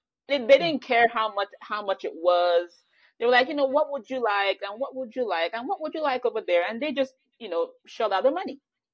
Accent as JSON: {"language": "English", "country": "Nigeria", "tie": "born or raised there", "lives_now": "United States", "said": "I guess I was born and raised in Nigeria"}